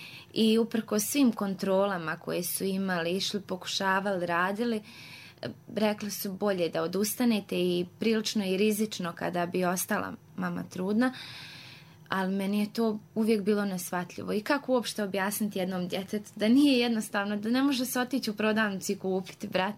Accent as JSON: {"language": "Bosnian", "town": "Vlašić", "region": "Federation of Bosnia and Herzegovina", "country": "Bosnia & Herzegovina", "said": "jer kod nas na Vlašiću nema ni signala za mobitel, nismo imali fiksne telefone"}